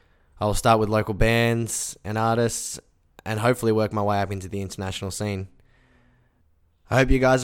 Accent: Melbourne, Victoria, Australia; from Melbourne, Australia, and this is Behind the Music.

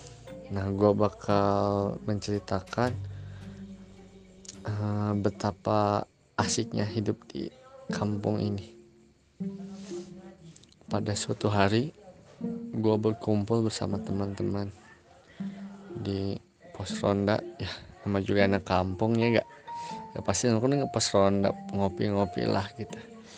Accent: Leuwiliang, West Java, Indonesia; Gue berasal dari Lewiliang, Cibungbulang, Bogor.

